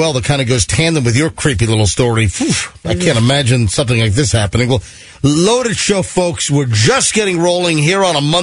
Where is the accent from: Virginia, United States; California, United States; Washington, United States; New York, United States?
Virginia, United States; Virginia Beach; now in Florida, United States; I used to watch that when I was a kid because I grew up in Virginia